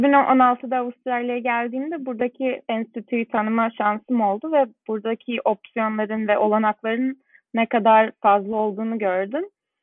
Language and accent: Turkish; Istanbul, Turkey; moved away as an adult; also born or lived in Vienna; İstanbul'da doğdum. Çocukluğum ve ergenlik dönemim İstanbul'da geçti. Ondan sonra liseye, Avusturya Lisesi'ne gittim. Sonra da senin de bahsettiğin gibi üniversite için Viyana'ya taşındım. 6 sene kadar Viyana'da yaşadım.